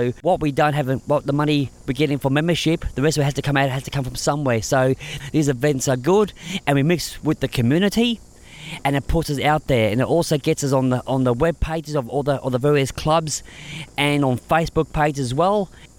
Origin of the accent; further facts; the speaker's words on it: Lowood, Queensland, Australia; and I am from Lowood.